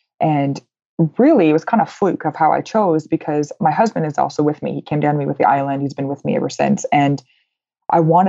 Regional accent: Canada; now in Atlanta, United States; And I'm kind of sick of the cold being Canadian.

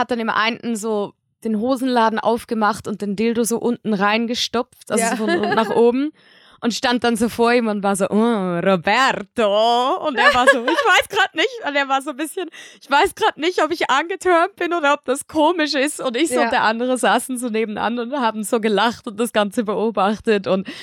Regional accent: Switzerland; weil ich bin Schweizerin

